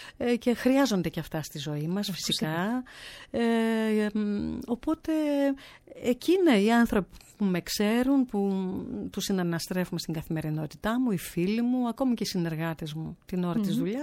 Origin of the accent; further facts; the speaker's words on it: Eastern Macedonia and Thrace, Greece; η καταγωγή μου είναι από τον Εύρο, από ένα χωριό της επαρχίας Δημοτήχου.